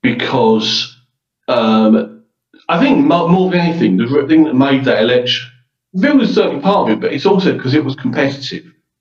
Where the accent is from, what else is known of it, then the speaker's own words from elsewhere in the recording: United Kingdom; I personally, as a Brit